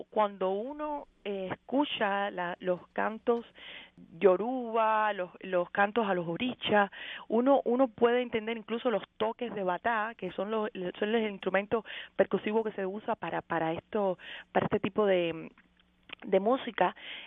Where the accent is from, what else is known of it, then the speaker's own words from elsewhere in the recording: Havana, Cuba; moved away as an adult; Yo nací en La Habana, en la capital. Y bueno, nací, me crié y bueno, viví ahí hasta mis años más jóvenes. Ya después yo salgo de Cuba en el año 99.